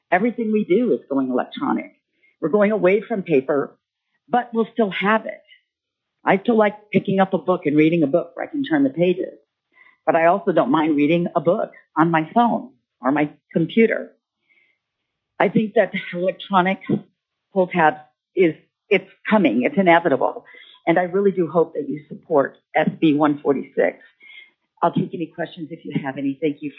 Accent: Anchorage, Alaska, United States; I am from Anchorage, Alaska. I'm also a veteran.

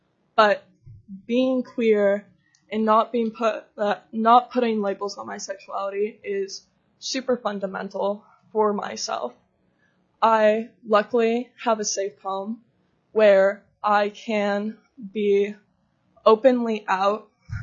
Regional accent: Alaska, United States; now in Anchorage, United States; I live in Anchorage, and I'm a junior at Stellar Secondary. I'm originally from Bristol Bay. As a queer Indigenous youth

